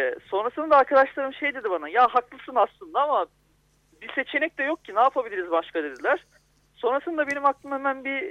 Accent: Balıkesir, Turkey; Balıkesirliyim ben de.

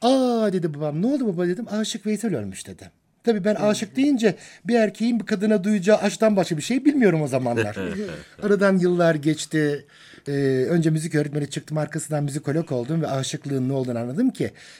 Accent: Çanakkale, Turkey; born there; 65 Çanakkale doğumluyum.

